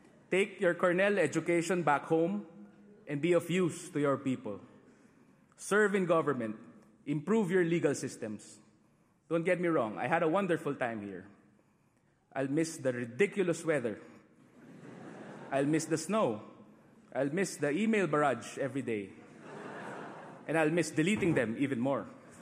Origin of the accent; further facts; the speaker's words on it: Philippines; Filipino ako. That means I'm Filipino.